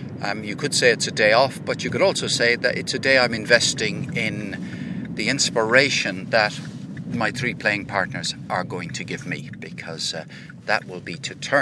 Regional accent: Limerick, Munster, Ireland; moved away; That was a bit like what it was like for me growing up in Limerick. And that was one of the reasons why I was delighted to get away from the place.

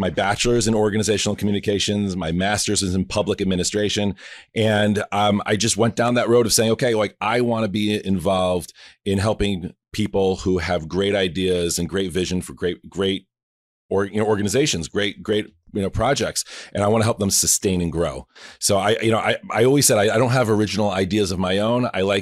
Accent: Providence, Rhode Island, United States; I grew up in Providence, Rhode Island.

